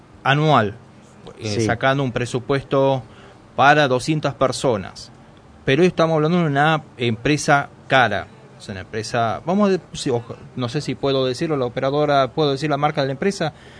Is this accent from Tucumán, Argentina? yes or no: yes; Tucumán, Argentina; Yo, como ustedes saben, soy de Tucumán. En mi provincia, es obligatorio el tema de la cobertura médica